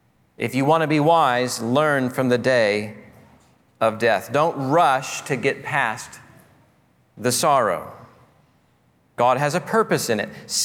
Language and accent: English; Texas, United States; I grew up in South Texas, brush country, lots of Texas today for some reason.